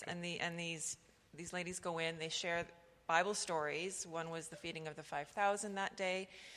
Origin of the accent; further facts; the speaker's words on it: Canada; they're so, being Canadian and in the culture that we live in, they're so bold.